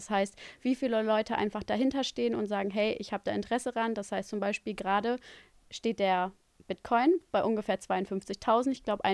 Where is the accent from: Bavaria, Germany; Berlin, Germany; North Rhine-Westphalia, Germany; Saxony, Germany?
North Rhine-Westphalia, Germany; ich bin aus der Nähe von Düsseldorf